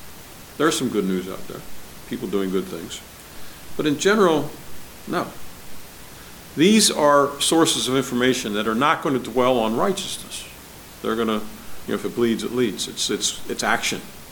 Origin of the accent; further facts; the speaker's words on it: Baltimore, Maryland, United States; But when I grew up in the Baltimore area, we had one of the stations, and I guess it's probably true in any large market, they call their news action news.